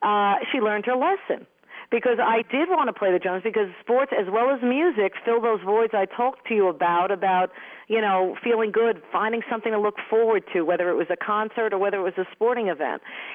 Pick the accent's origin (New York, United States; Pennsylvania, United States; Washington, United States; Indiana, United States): New York, United States; Stony Brook; I grew up on Long Island in New York, and, you know, for some reason, we were a family that belonged.